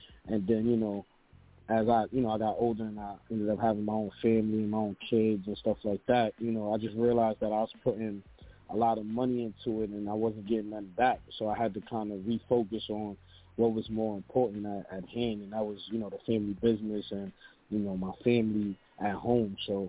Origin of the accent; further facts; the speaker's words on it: New York City, New York, United States; You know, growing up in the Bronx, you know, and I'm from Cedar and Cedric. So if you know about Cedar and Cedric, you know that's the birthplace of hip hop.